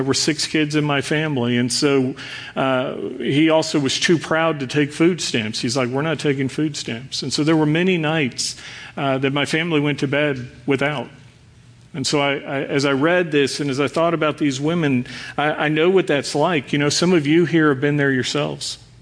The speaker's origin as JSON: {"language": "English", "town": "Dallas", "region": "Texas", "country": "United States", "tie": "born there", "said": "My dad's from Canada. My mom's from France. I'm French Canadian. Now, I was born in Dallas, so I'm a Texan"}